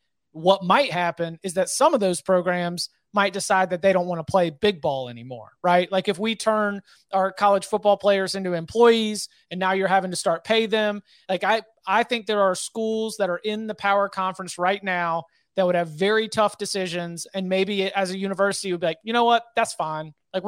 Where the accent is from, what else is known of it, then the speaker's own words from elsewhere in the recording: North Carolina, United States; born there; I'm based in North Carolina. I was born in North Carolina.